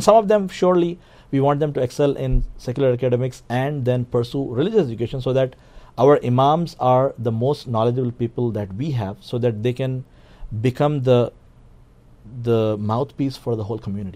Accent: India; moved away as an adult; now in United States; Well, I grew up in India. I came to the US when I was 25 years of age, about 15 years ago.

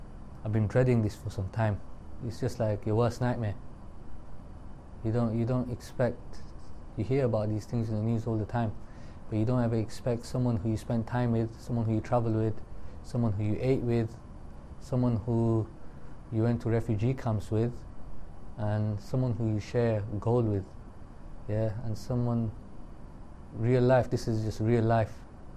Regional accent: United Kingdom; look, I'm a British Muslim

